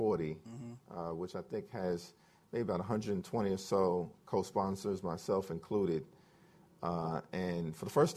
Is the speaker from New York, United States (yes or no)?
yes; New York, United States; I thought Chuck Schumer, my home state lead senator